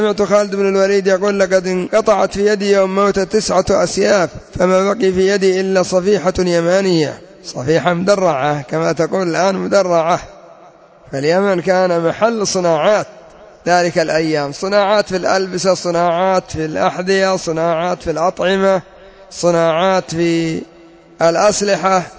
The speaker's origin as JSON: {"language": "Arabic", "town": "Al-Za'akirah", "country": "Yemen", "tie": "born or raised there", "said": "وإلا قريتنا التي هي الزعاكرة كانت تحيط بها 7 غيول، 7 غيول، المياه تمشي على الأرض"}